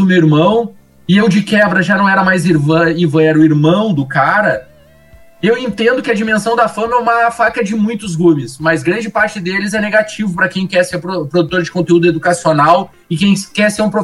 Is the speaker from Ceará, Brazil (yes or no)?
no; Porto Alegre, Rio Grande do Sul, Brazil; accent: gaúcho de Porto Alegre; now in Passo Fundo, Brazil; um cara que veio de Porto Alegre, que é uma capital do Rio Grande do Sul, para Passo Fundo, e viver também com as contradições, ser um cara que tem um sotaque gaúcho de Porto Alegre, não sotaque do interiorano do Rio Grande do Sul